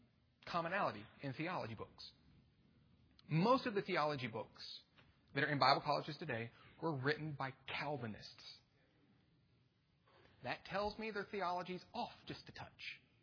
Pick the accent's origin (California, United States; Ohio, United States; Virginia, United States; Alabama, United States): Virginia, United States; I'm from Virginia